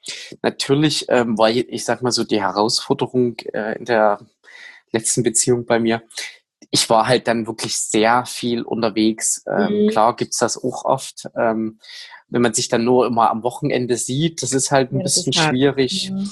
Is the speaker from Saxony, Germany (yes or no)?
yes; Saxony, Germany; Aus der Nähe von Dresden.